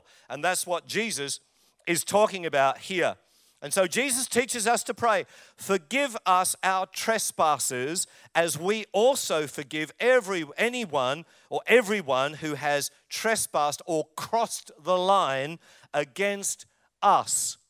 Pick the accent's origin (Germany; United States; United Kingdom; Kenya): United Kingdom; London; I was born in England. Through the 60s, I was growing up. And near where we lived in the eastern part of London, there was an apple orchard.